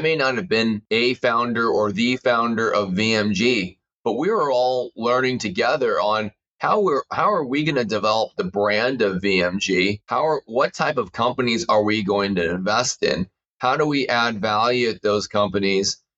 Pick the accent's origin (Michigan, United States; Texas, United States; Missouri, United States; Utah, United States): Texas, United States; Houston; I grew up in Houston, Texas to immigrant parents.